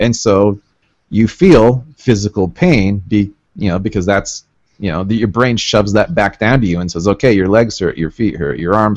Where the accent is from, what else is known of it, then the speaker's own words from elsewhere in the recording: Portland, United States; now in Utah, United States; But I'm from Portland, like I said, but we moved here to this tiny town in Utah